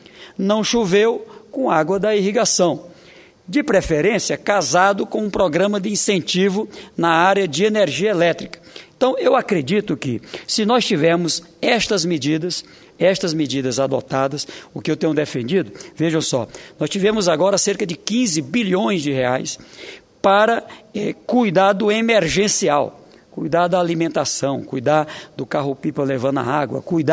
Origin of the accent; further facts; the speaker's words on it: Oeiras, Piauí, Brazil; uma comunidade no município de Oeiras, a minha cidade natal, lá no Piauí